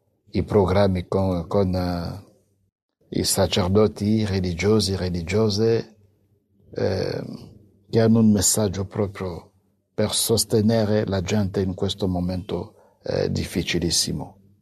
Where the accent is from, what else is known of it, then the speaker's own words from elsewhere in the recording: DR Congo; nel mio paese, Repubblica Democratica del Congo